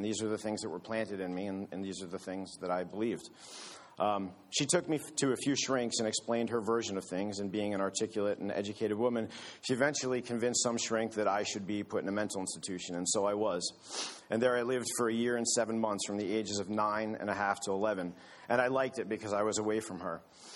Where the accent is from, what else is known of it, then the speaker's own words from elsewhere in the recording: Michigan, United States; born there; I was born in Michigan, and my parents were divorced before I can remember.